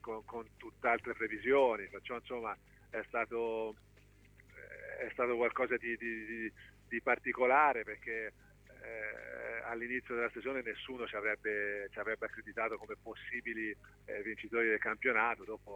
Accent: Livorno, Tuscany, Italy; Io sono di Livorno, per cui insomma sono città anche abbastanza simili, proprio anche geograficamente parlando

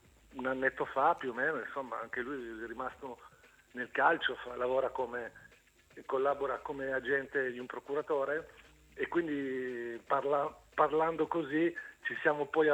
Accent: Turin, Piedmont, Italy; born there; Io sono torinese di nascita, ma di spirito mi sento proprio un uomo del sud

